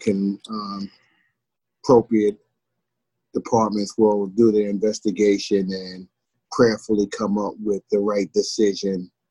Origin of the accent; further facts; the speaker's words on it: Long Island, New York, United States; Well, I'm from Long Island. I went to Hofstra University. I then attended the New York State Police Academy and met a lot of great people there.